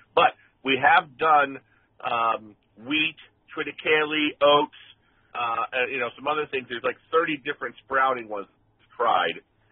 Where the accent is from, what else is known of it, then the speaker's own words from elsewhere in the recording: East Coast, United States; now in Kansas, United States; I came from the East Coast from technology. I'm a computer person. I moved out to Kansas, and I grew to love the agricultural lifestyle.